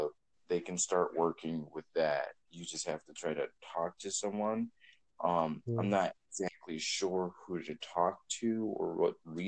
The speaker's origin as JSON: {"language": "English", "region": "New York", "country": "United States", "said": "I'm actually from New York State in America."}